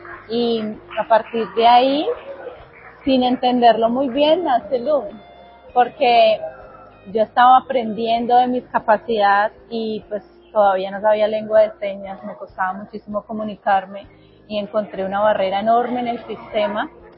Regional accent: Cali, Valle del Cauca, Colombia; soy caleña

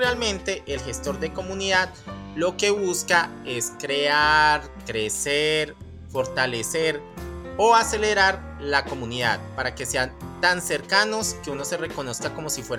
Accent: Neiva, Huila, Colombia; born there; nací en Neiva, Huila, pero siempre he trabajado entre Bogotá, Eje Cafetero y Medellín.

